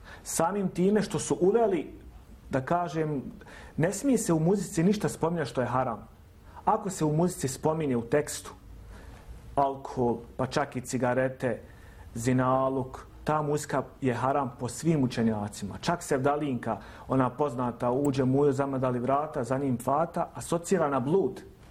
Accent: Bosnia & Herzegovina; ja sam čuo da u Turskoj, da kažem, su strožija malo pravila nego kod nas u Bosni

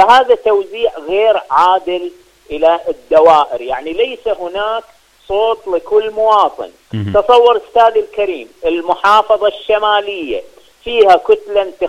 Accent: Bahrain; يعني عندنا في البحرين أكثر من 200 شهيد

